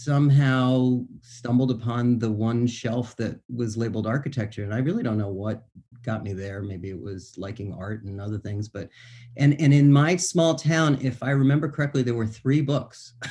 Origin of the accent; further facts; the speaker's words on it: Florida, United States; also born or lived in Boston; My family's from New England. I was born in Boston. And when I was young, my dad was in the Army. We moved around a lot, and I moved, ended up at a pretty young age down in Florida.